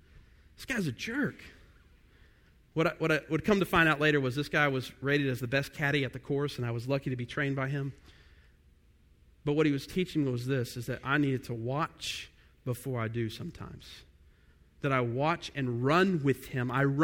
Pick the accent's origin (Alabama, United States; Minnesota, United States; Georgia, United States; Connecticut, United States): Georgia, United States; I remember when I was growing up in Georgia as a kid